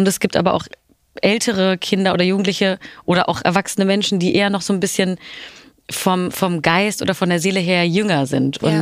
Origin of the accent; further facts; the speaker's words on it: Germany; ich bin zum Beispiel ja im Westen aufgewachsen, in Deutschland.